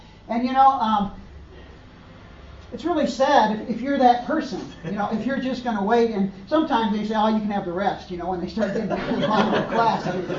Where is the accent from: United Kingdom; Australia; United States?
United States; When I was a kid growing up in America, one of my favorite subjects in primary school was recess.